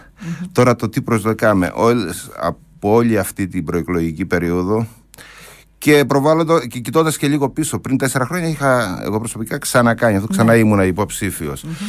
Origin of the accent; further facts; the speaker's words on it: Agia Triada, Central Greece, Greece; also born or lived in Klitsos; Ζω και εργάζομαι τα τελευταία 35 χρόνια στο Καρπενήσι. Έλκω την καταγωγή μου από τον Κλιτσό που γεννήθηκα. Μεγάλωσα στην Αγία Τριάδα και ζω τα υπόλοιπα χρόνια εδώ στο Καρπενήσι.